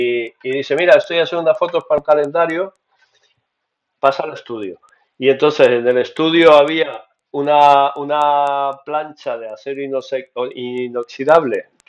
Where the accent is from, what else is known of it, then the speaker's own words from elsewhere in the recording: Córdoba, Argentina; now in Spain; mi ciudad era donde yo nací, la ciudad de Córdoba, en Argentina, que es una ciudad relativamente pequeña, una ciudad de interior, allí en el fin del mundo